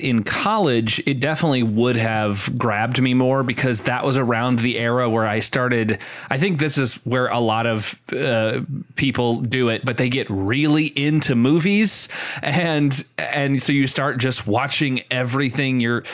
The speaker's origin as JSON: {"language": "English", "region": "Mississippi", "country": "United States", "tie": "born or raised there", "said": "As I mentioned earlier, like, I grew up in Mississippi"}